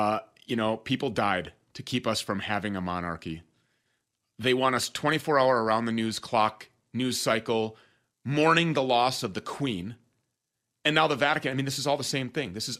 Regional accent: Minnesota, United States; This is the CBD company where all of the hemp is grown right here in my home state of Minnesota.

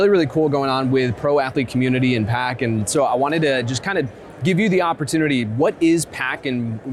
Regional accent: Michigan, United States; Well, hey, I'm from Michigan, so I can definitely appreciate that.

